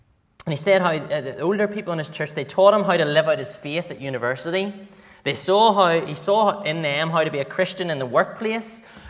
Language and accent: English; Lisburn, Northern Ireland, United Kingdom; I remember when I was growing up in Lisburn, a lot of my friends went to a church